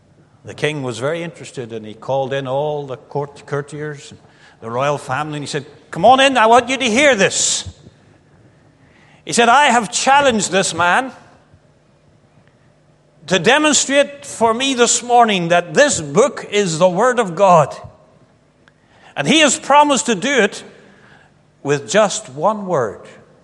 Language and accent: English; Kilkeel, Northern Ireland, United Kingdom; I remember when I grew up in Kilkeel